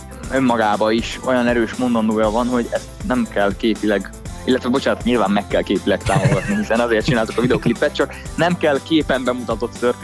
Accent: Budapest, Hungary; mi a Tomival mind a ketten kőbányaiak vagyunk, a dobosunkkal

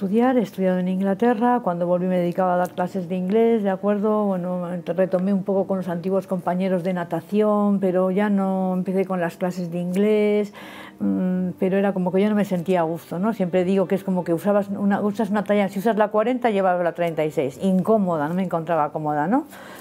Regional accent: Madrid, Community of Madrid, Spain; also born or lived in Burgos / Galicia / Philippines; La gente cree que soy gallega, pero soy madrileña. Y nada, he vuelto a Madrid, a mis orígenes. Vivo aquí desde que vine a España, me volví de Filipinas, 1999.

